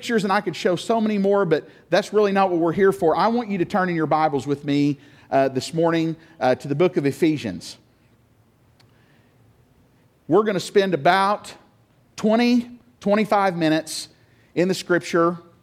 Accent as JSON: {"language": "English", "town": "Tecumseh", "region": "Oklahoma", "country": "United States", "tie": "born or raised there", "said": "the Pentecostal church that I grew up in Tecumseh, Oklahoma."}